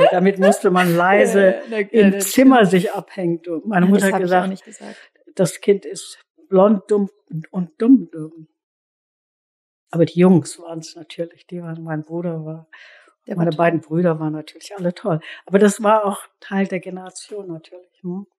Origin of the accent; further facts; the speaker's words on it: Germany; wir sind so konditioniert, gut zu sein, richtig, richtig, vor allem als Deutsche sowieso, richtig zu sein und selbstkritisch.